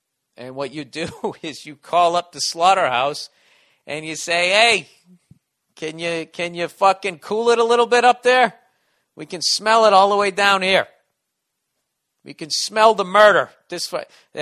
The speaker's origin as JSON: {"language": "English", "region": "the South", "country": "United States", "said": "What are you asking me? Because I'm from the South?"}